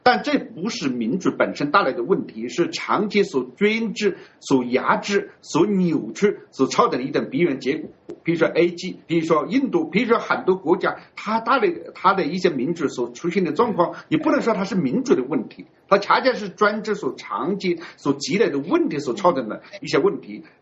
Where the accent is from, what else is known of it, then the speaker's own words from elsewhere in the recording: China; 我们作为中国人，我们觉得我们就应该统一在中国之下吗？